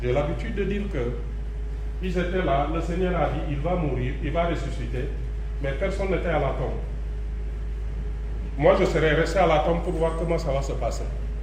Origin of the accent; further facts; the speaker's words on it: Senegal; dans mon village, c'est là que je suis né. J'ai grandi avec eux. J'ai fait les choses avec eux. Et c'est chez moi. Comme on dit, on est sénégalais.